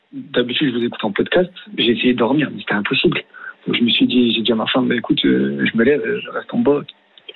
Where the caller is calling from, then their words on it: Dunkirk, Hauts-de-France, France; de Dunkerque, vous m'avez accueilli